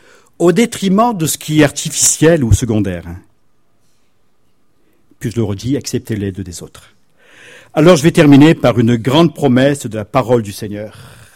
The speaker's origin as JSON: {"language": "French", "region": "Southern France", "country": "France", "lives_now": "Poitiers, France", "said": "À Poitiers, on est tous des immigrés. Moi, je suis méridional."}